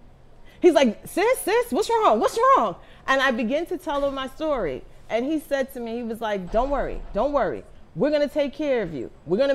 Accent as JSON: {"language": "English", "town": "New York City", "region": "New York", "country": "United States", "tie": "born or raised there", "said": "I grew up in Harlem, I grew up in Polo Grounds"}